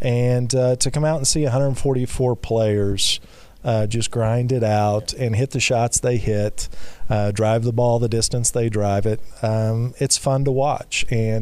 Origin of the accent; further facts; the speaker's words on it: Florida, United States; I know. I'm from Florida, and it feels like I'm just back.